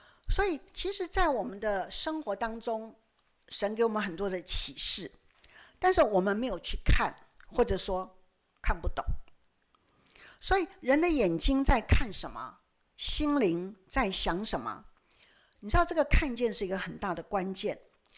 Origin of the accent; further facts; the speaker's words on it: Taiwan; 可是我们台湾人怎样？就根本无所谓